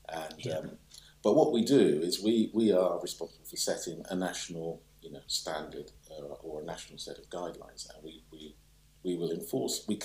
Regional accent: Stoke Newington, London, United Kingdom; I grew up in North East London, Stoke Newton.

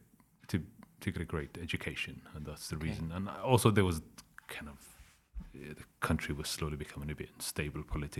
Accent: Manchester, North West England, United Kingdom; also born or lived in Hargeisa, Somalia; was actually born in Somalia, in Somalia's second biggest city in the late 80s. The family moved to Manchester, and that's where I grew up in Manchester and came to study architecture in London.

